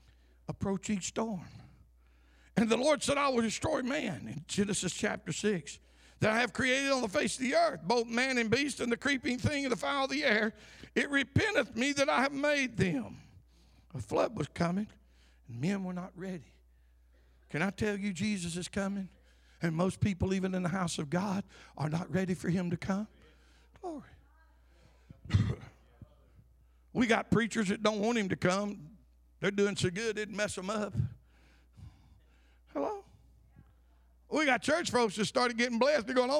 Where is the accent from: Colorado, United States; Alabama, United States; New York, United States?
Alabama, United States; born there; I was born in Tuscaloosa County. I no longer live there.